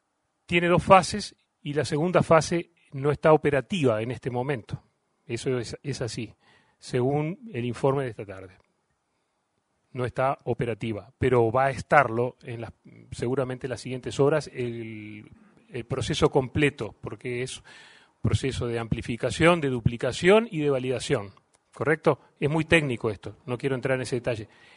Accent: Uruguay

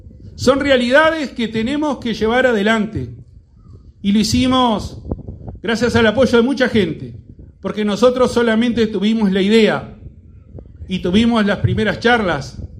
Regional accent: Uruguay; en mi pueblo, en mi región, en nuestro Uruguay.

